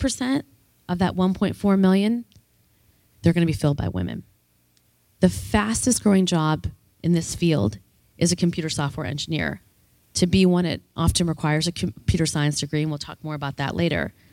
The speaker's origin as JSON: {"language": "English", "country": "United States", "said": "I believe it's important as an American"}